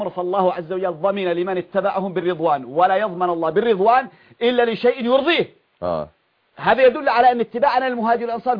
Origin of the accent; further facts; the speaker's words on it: Yemen; ان رجلا عندنا في اليمن ذهب يبيع كبشا في السوق